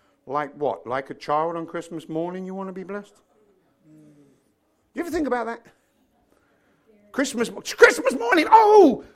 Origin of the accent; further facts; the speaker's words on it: United Kingdom; And I'm British. I'm not an extroverted American.